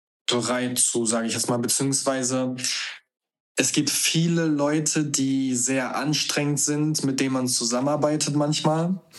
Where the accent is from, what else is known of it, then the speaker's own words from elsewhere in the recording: Northern Germany, Germany; Ich komme oben aus dem Norden